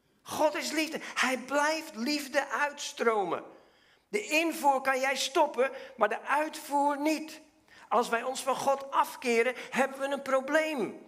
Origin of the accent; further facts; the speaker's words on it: Diemen, North Holland, Netherlands; born there; Ik ben geboren in Diemen bij Amsterdam, vlakbij de gereformeerde kerk.